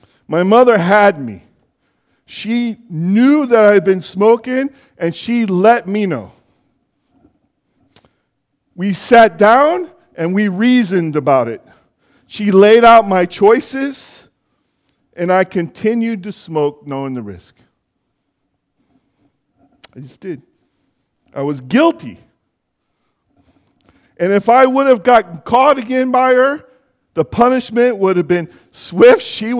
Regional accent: Jackson, California, United States; I grew up in Jackson, California. We lived in this old house, and it had this big staircase on the back porch.

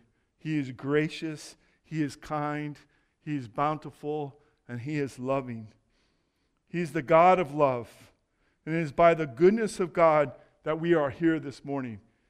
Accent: Jackson, California, United States; And it brought me back to memories when I was growing up in Jackson, California.

